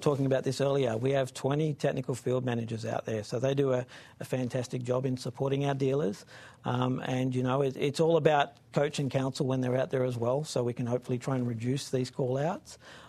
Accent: Australia; As an Aussie saying a German word.

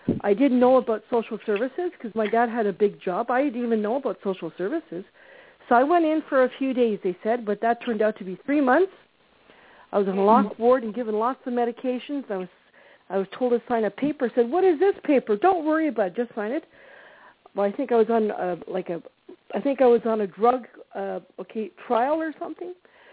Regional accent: Ottawa, Ontario, Canada; born there; I was born in Ottawa.

